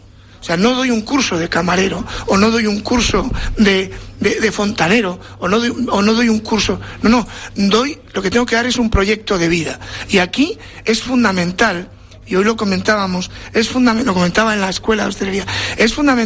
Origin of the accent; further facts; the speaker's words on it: Bilbao, Basque Country, Spain; born there; soy nacido en Bilbao, y que por lo tanto lo del orgullo de pertenencia o sentido de pertenencia a un territorio no me lo tienen que enseñar, lo traigo de serie.